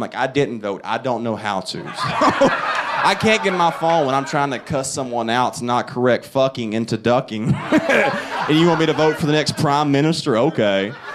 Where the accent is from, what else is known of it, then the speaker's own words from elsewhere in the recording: the South, United States; It's funny because I'm from the South, so everyone assumes I'm my grandpa all the time.